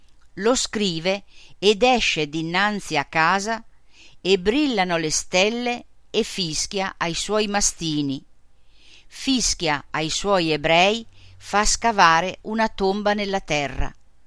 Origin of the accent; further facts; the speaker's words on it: Germany; Italian is a second language; in particolare a me, in quanto tedesco